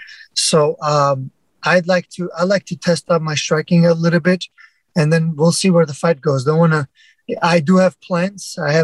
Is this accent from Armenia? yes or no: yes; Armenia; now in Kent, United States; I actually moved to the United States 14 years ago straight from Armenia.